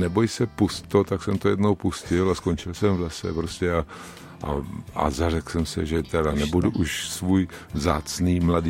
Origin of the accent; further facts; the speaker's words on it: Zlín Region, Czechia; Ale já jsem v Valach, my se rodíme s lyžema na nohou.